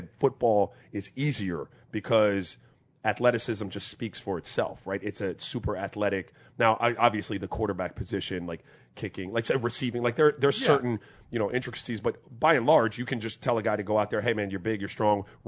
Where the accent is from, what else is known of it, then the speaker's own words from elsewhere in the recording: St. Croix, U.S. Virgin Islands; I really wanted to play because I grew up in St. Croix where there was no tackle football.